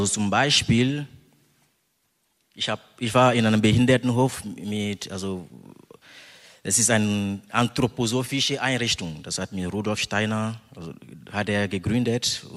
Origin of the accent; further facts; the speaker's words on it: Togo; German is a second language; In Togo, in meiner Heimat, da sind so viele Sachen, die ich nicht mochte.